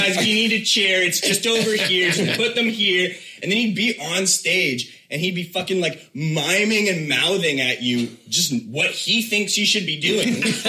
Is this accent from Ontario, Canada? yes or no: yes; Toronto, Ontario, Canada; I'm from Toronto.